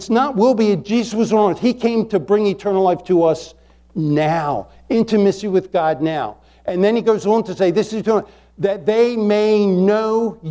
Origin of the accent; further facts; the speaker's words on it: Chesapeake Bay, United States; I grew up on the Chesapeake Bay.